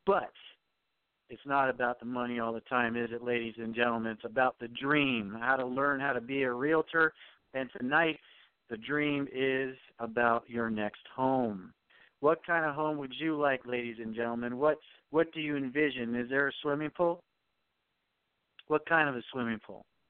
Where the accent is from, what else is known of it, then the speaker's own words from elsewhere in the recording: South Korea; moved away as an adult; my wife and I came from Korea as teachers